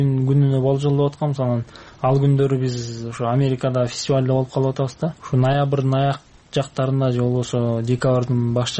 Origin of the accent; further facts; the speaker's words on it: Naryn, Naryn Region, Kyrgyzstan; Нарында туулуп өстүм